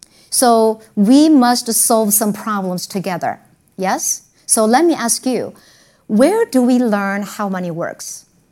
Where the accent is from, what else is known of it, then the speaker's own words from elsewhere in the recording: South Korea; So I'm from Korea.